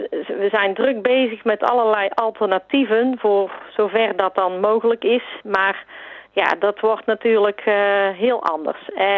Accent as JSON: {"language": "Dutch", "town": "Alphen", "country": "Netherlands", "tie": "born or raised there", "said": "ik eigenlijk zelf geen van oorsprong Udekotussen ben. Ik ben geboren en getogen in Alphen."}